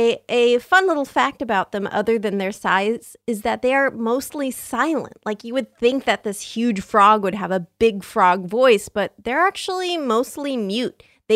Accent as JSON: {"language": "English", "town": "San Diego", "region": "California", "country": "United States", "tie": "born or raised there", "said": "Yeah, I grew up in San Diego, so you'd go to the beach and you'd just dig a hole and sit in that hole."}